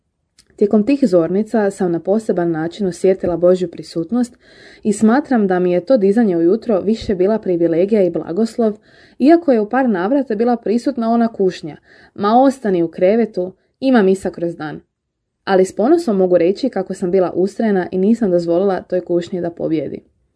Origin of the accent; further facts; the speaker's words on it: Varaždin, Varaždin County, Croatia; dolazim iz Varaždina i studentica sam na Učiteljskom fakultetu u Zagrebu